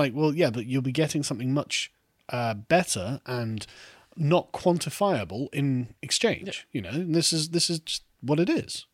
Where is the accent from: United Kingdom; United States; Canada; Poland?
United Kingdom; England; now in Wales; I'm English and I live in Wales, but I live close to the English coast, so every meal out or personal shopping will be a drive over the border for me.